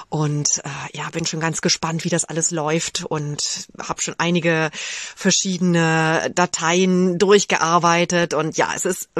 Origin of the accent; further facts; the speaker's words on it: Rhineland, Germany; now in Munich, Germany; ich lebe in München. Ursprünglich komme ich eigentlich aus dem Rheinland, bin dann über den Norden runter in den Süden gewandert und lebe nun hier.